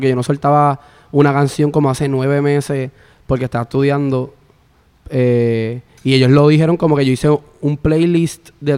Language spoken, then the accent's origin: Spanish; Ponce, Puerto Rico; como yo soy de Ponce, estudié en Maya.